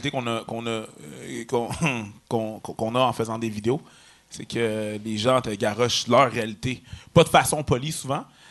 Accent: Quebec, Canada; parce qu'on vient du Québec, parce qu'on est Québécois.

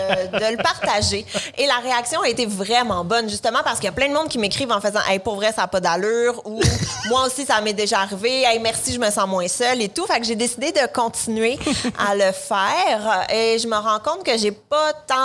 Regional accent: Montreal, Quebec, Canada; now in Brossard, Canada; j'habitue à Brossard maintenant, là, je suis une fière montréalaise.

